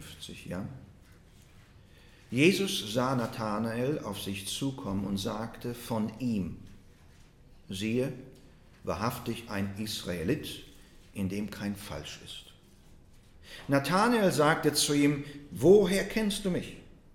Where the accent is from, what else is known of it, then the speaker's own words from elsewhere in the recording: Germany; now in Canada; dass wir als Deutsche nun lebend in Kanada Englisch lernen müssen.